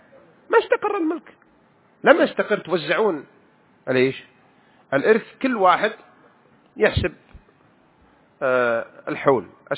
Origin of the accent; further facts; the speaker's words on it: Mecca, Makkah Province, Saudi Arabia; كنت وأنا صغير بمكة أشوفهم ينصبون المراجيح كم يوم في العيد 3 أيام